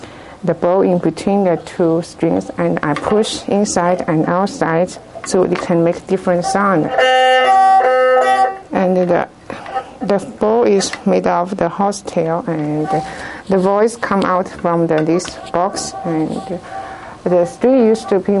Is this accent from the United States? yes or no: no; China; English is a second language; from China, and the instrument I'm going to play is called Erhu